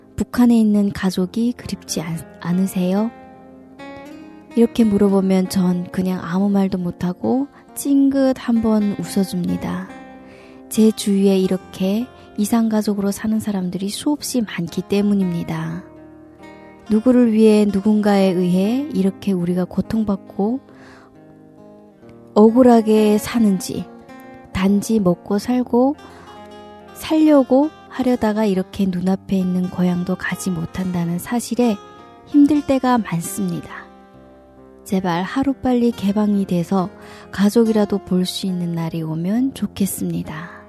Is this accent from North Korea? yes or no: yes; Hwanghae, North Korea; moved away as an adult; now in South Korea; 한국에 온 지는 벌써 10년이 되었습니다.